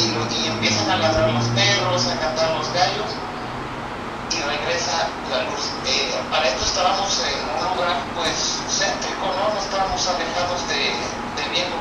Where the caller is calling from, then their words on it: Veracruz, Mexico; De Pachonó, Veracruz.